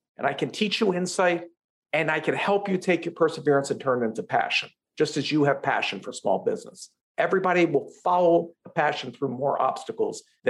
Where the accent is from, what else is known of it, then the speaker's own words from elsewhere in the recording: Philadelphia, Pennsylvania, United States; I'm from Philadelphia, I'm not a quitter.